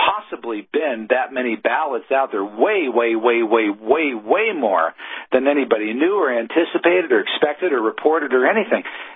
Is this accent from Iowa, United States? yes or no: no; Pennsylvania, United States; Yeah, and here in my home state of Pennsylvania, I remember the night that we were all watching the election returns come